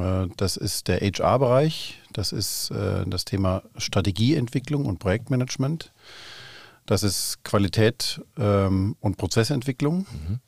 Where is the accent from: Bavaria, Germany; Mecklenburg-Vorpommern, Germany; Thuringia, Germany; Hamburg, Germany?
Bavaria, Germany; Nuremberg; born there; Also angefangen hat es in Nürnberg. Ich bin also gebürtiger Franke.